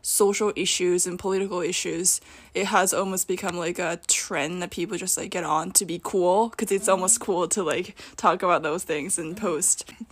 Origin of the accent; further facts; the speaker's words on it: Japan; I feel like me growing up in Japan as a Japanese person without any influences of like foreign culture